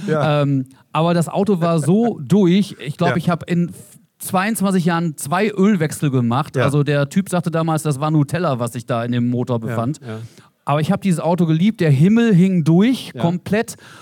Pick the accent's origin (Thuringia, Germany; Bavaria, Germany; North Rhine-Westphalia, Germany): North Rhine-Westphalia, Germany; Wettringen; now in Norderney, Germany; Genau, ich komme aus einem Dorf, 8000 Einwohner, Wettringen heißt der Ort und da bin ich wirklich geboren. Ich bin sogar in Wettringen geboren, bin da aufgewachsen